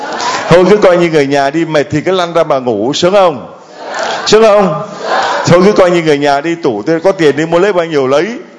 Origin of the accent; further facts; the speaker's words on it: Thái Bình, Vietnam; rồi cái người ta hỏi quê anh ở đâu, và quê tôi Thái Bình, chả ai nói năng gì cả.